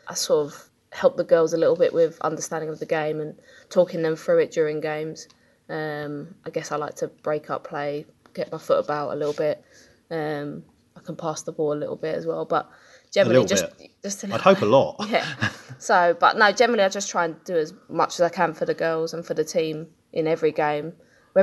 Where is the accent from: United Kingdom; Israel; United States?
United Kingdom; South East England; I'm from Kent